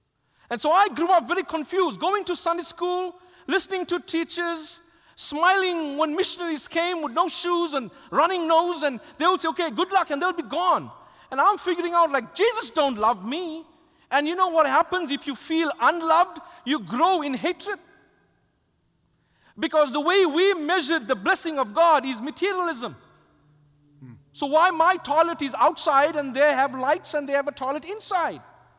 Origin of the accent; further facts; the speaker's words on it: South Africa; I grew up in South Africa in the time known as apartheid